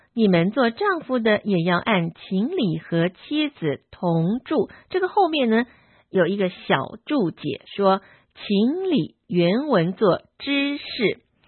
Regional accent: China; 当然，我知道我们中国人的文化是比较含蓄的

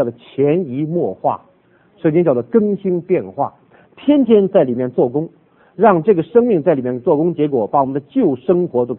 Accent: Northeast China, China; also born or lived in Taiwan; 我的母亲啊，是四川人，我是东北人啊，我的妻子啊是福建人，我的媳妇在这儿江西人啊，还有个媳妇浙江人，我们家里是东南西北都有的

